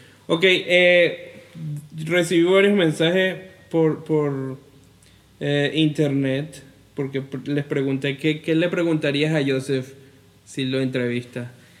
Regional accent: Venezuela; yo soy venezolano, vengo de una comunidad en Venezuela.

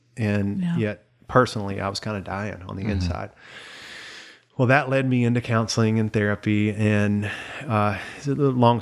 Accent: the South, United States; because I thought as a man's man growing up in the South, that definitely wasn't cool.

